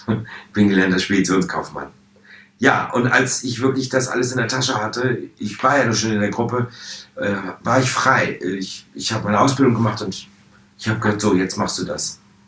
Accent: Hanover, Lower Saxony, Germany; Hannover, wo ich groß geworden bin.

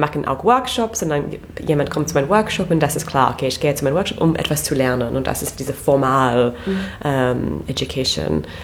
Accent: England, United Kingdom; German is a second language; moved away as an adult; now in Berlin, Germany; Ich komme aus England und ich bin in Berlin seit 6 Jahren.

